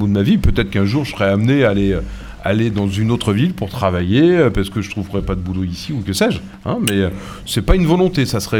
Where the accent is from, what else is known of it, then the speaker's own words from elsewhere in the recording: Saint-Nazaire, Pays de la Loire, France; J'y suis né en 1970. Et donc je suis né à Saint-Nazaire, pas très loin d'ici, juste à côté là, du parc paysager.